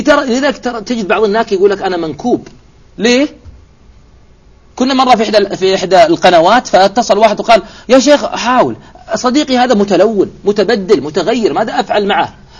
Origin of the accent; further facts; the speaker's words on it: Eastern Province, Saudi Arabia; السمك اللي عندنا بالشرقية جبناه عندكم بيعيش؟